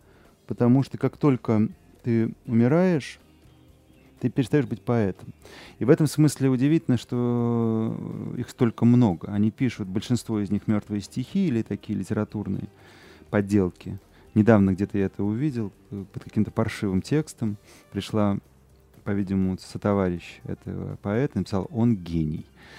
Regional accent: Moscow, Russia; для кого-то это было откровение, что я из Москвы.

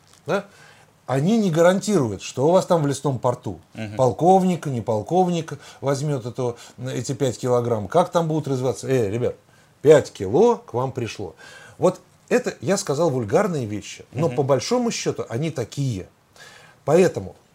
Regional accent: Saint Petersburg, Russia; Я говорю, я из Петербурга, напоминаю.

